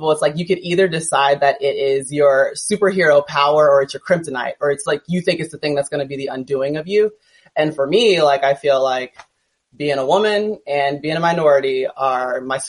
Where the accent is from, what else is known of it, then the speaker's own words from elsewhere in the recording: the South, United States; And I grew up in the South. So, like, it's not all peaches and cream all the time.